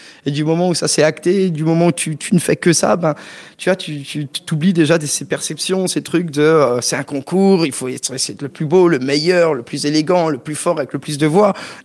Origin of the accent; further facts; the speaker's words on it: Grand Est, France; Tu vois, j'étais beaucoup à Paris, et puis moi je suis alsacien, et puis mes petites montagnes me manquaient